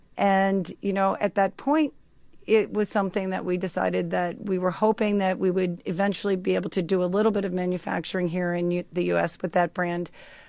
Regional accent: Youngstown, Ohio, United States; Well, I grew up in Youngstown, Ohio, and my one grandfather was a bricklayer and the other one was a carpenter. So it was a town of immigrants that came over with a skill.

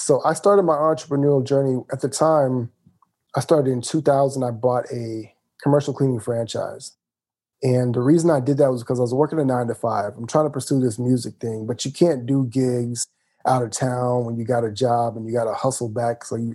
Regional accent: Mississippi, United States; also born or lived in Chattanooga, Tennessee / Michigan / Alabama; I was born in Chattanooga, Tennessee, grew up son of a preacher's family. We moved from Tennessee to Michigan to Alabama to Mississippi. I grew up in Mississippi for about 10 years

